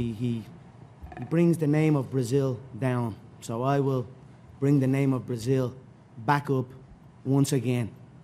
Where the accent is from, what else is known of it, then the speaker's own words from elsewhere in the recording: Ireland; I am an Irish man.